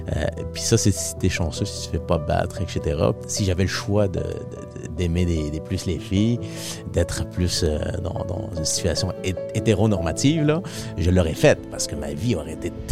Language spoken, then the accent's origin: French; Morocco; born there; moved away; moi, je suis né au Maroc, Donc, puis on est arrivé ici avec notre famille en septembre 2002.